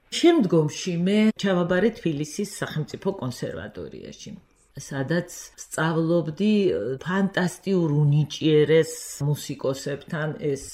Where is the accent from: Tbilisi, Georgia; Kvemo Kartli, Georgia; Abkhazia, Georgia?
Tbilisi, Georgia; first language ka; ფაქტიურად ორივე სამშობლო გახდა თბილისი და აქ დავიბადეთ მე და ჩემი და. და ასეთ გარემოებაში, რომ ქართული ენა იყო ჩვენი მშობლიური, მიუხედავად იმისა, რომ დავამთავრეთ ორივე ჩვენ რუსული სკოლა.